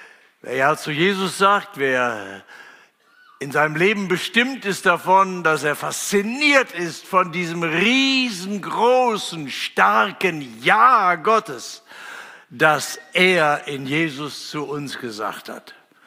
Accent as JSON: {"language": "German", "town": "Kassel", "region": "Hesse", "country": "Germany", "said": "da wo ich herkomme aus Kassel."}